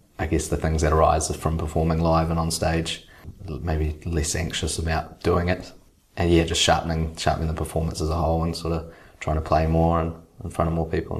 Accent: Lower Hutt, Wellington, New Zealand; now in Wellington, New Zealand; I grew up in Kelson. I went to Kelson School and then, moved to Hutt Central as I started high school at Hibs, or intermediate and high school at Hibs. And so I've lived in the hut pretty much most of my life

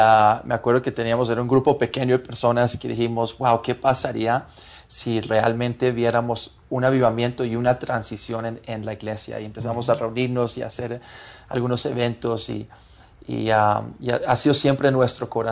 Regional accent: Colombia; born or raised there; Spanish is a second language; also born or lived in Des Moines, Iowa, United States

